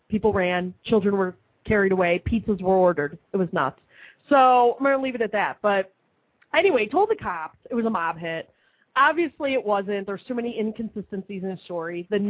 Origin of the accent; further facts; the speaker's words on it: Chicago, Illinois, United States; No, we're from Chicago. I do the show live from Chicago, right?